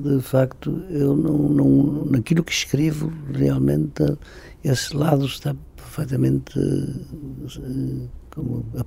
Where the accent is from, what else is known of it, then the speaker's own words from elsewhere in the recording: Norte, Portugal; É mais a parte norte do Minho.